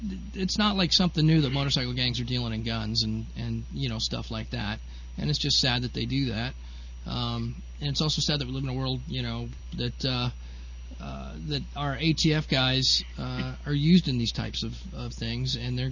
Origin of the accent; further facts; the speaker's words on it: Greeley, Colorado, United States; This guy's from my hometown where I grew up in Colorado. The Greeley, Colorado man was assigned a police guard